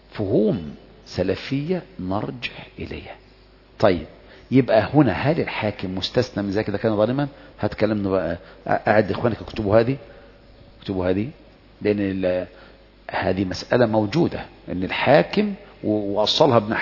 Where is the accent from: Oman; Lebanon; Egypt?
Egypt; بس برضو أنت عارف أنا مصري